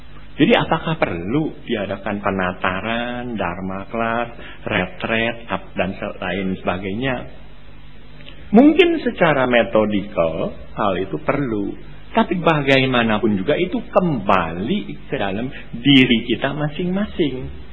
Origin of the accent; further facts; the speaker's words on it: Shanghai, China; moved away; Saya datang dari Shanghai, masa revolusi besar kebudayaan. Saya meninggalkan Shanghai, saya bekerja di sini.